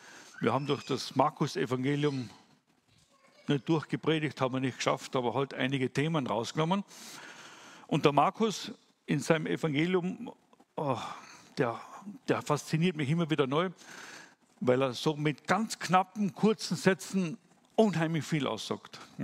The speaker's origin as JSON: {"language": "German", "town": "Wolfsberg", "region": "Carinthia", "country": "Austria", "tie": "born or raised there", "said": "Wie schon gesagt, ich komme aus dem Lavantal, aus Wolfsberg. Bin dort geboren und aufgewachsen. Und ja, ganz kurz zu meiner Person. Bin verheiratet, habe zwei Kinder, zwei Söhne, die auch schon erwachsen sind."}